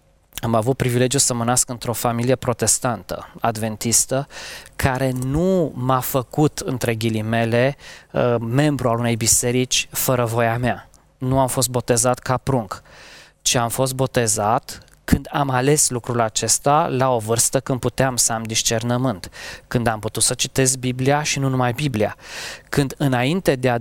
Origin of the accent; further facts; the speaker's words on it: Romania; born there; faptul că eu m-am născut în România